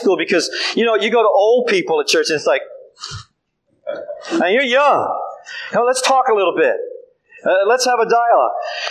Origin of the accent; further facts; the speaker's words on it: Virginia, United States; You know what a naught is? I come from Virginia.